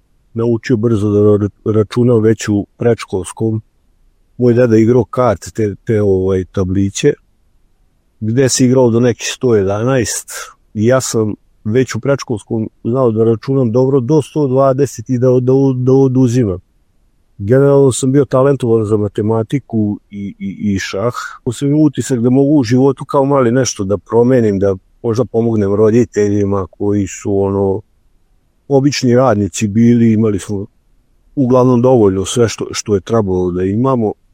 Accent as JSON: {"language": "Serbian", "region": "Vojvodina", "country": "Serbia", "said": "i iz Kutoga sam. To je jedno mesto 10 km od Novog Sada."}